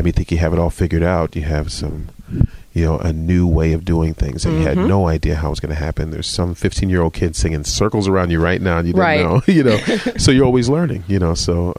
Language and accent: English; Virginia, United States; also born or lived in Detroit, Michigan; You know, I am actually originally from Virginia.